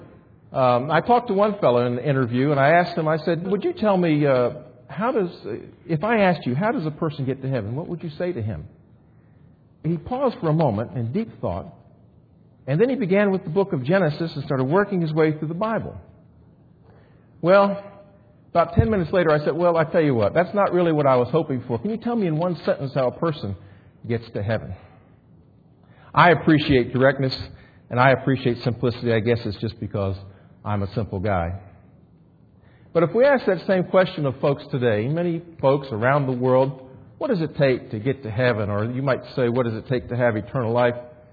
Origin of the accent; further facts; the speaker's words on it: Maryland, United States; My roots are here, although I grew up in Maryland.